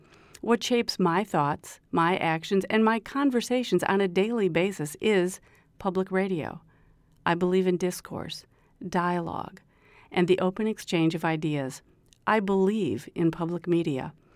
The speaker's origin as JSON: {"language": "English", "town": "Milwaukee", "region": "Wisconsin", "country": "United States", "tie": "born or raised there", "said": "As a child growing up in Milwaukee, I remember lying on the floor"}